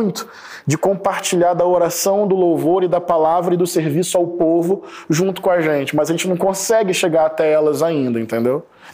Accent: Niterói, Rio de Janeiro, Brazil; Niterói, onde eu cresci e onde eu tenho pessoas que eu amo até hoje

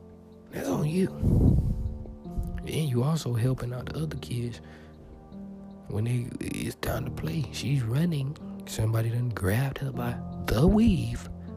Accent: Alabama, United States; See, I'm from Alabama. Hey, I'm country.

